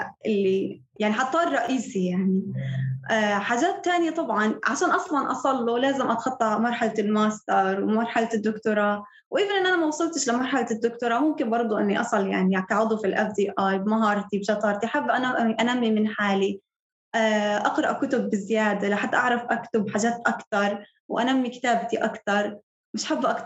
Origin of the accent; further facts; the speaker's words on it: Gaza, Gaza Strip, Palestine; غزة هي مكاني، هي أنا وين ولدت، هي وين أنا حسيت بالانتماء صراحة.